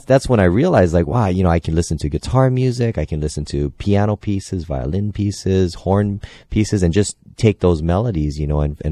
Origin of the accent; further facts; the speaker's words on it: Honolulu, Hawaii, United States; I grew up in Honolulu, Hawaii.